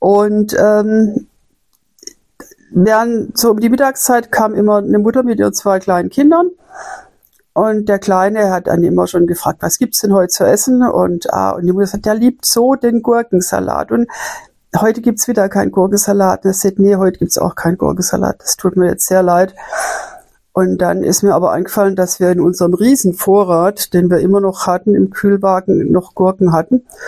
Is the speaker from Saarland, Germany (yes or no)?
yes; Saarbrücken, Saarland, Germany; ich komme aus Saarbrück